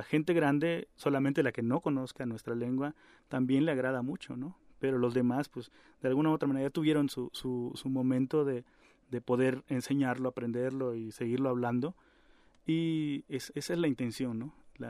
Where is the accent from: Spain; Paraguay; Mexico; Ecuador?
Mexico; Oaxaca; first language Zapotec; yo siendo originario del Istmo de Tehuantepec, donde nuestra lengua madre es el zapoteco